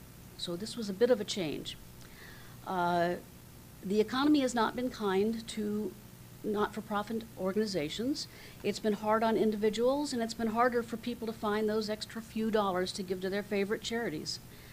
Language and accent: English; Kansas, United States; I'm from Kansas.